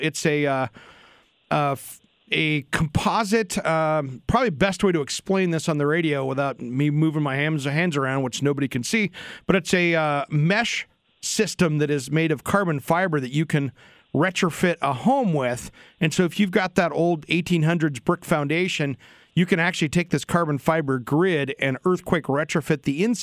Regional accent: Richland, Washington, United States; because I grew up in the Tri-Cities, went to Kamiokan High School and lived in Richland, and I know that place very well.

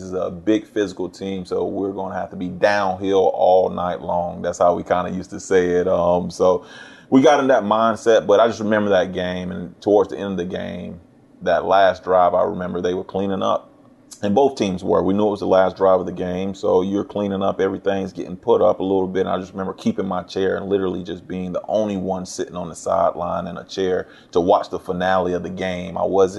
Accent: St. Augustine, Florida, United States; he actually came and ran a track meet at my hometown, St. Augustine, Florida, at our high school.

